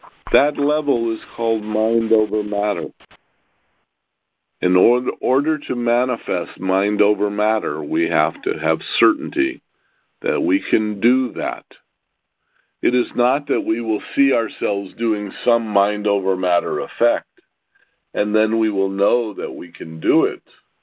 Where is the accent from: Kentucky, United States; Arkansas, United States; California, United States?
California, United States; Los Angeles; moved away as an adult; I was born in Los Angeles. I lived in Los Angeles until I was 63 years old. And then I left.